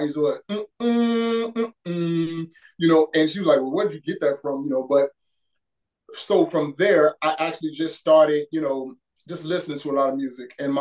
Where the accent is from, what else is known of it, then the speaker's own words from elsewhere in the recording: Chicago, Illinois, United States; now in Minneapolis, United States; But, you know, growing up in Chicago, that's kind of like what that inspired, you know, for me.